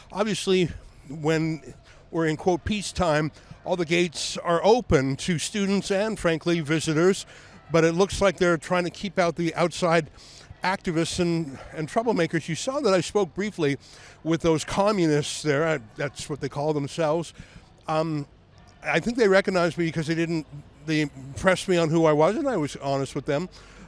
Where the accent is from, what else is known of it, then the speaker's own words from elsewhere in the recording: Canada; I'm from Canada.